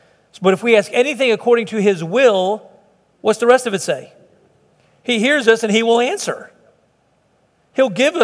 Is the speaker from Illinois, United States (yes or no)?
yes; Chicago, Illinois, United States; I'm from Southside Chicago originally.